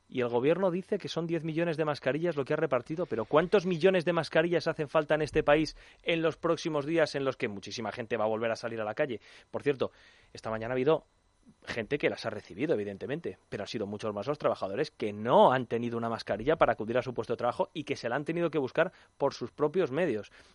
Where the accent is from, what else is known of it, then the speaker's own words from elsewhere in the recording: Cádiz, Andalusia, Spain; O sea, yo soy gaditano, ¿sí?